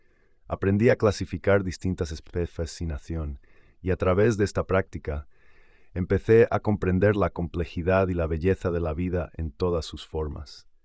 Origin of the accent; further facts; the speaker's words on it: Valencia, Valencian Community, Spain; born or raised there